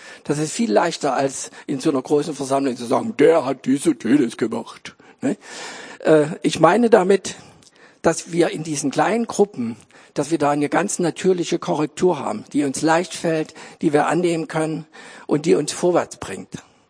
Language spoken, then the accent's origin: German; Saxony, Germany; Ich bin Sachse und das kommt immer mal wieder durch.